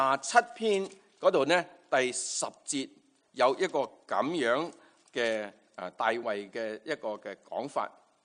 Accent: China; 好似我哋中國人社會都難免咧重男輕女嚇

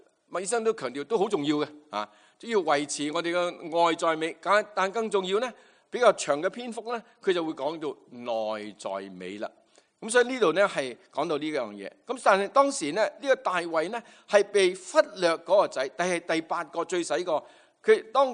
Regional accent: China; 好似我哋中國人社會都難免咧重男輕女嚇

